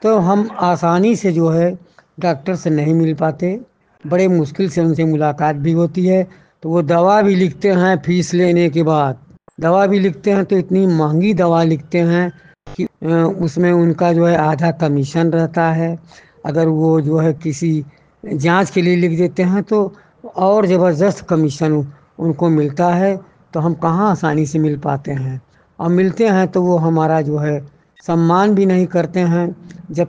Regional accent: Mirzapur, Uttar Pradesh, India; निवासी रामबाग मिर्जापुर का रहने वाला हूँ।

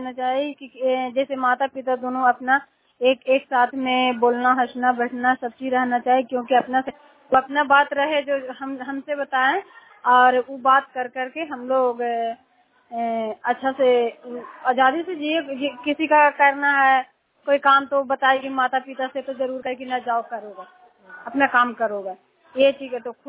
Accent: Chandi, Bihar, India; चंडीदी के रहने वाली हूँ और जिला नालंदा राज्य बिहार है।

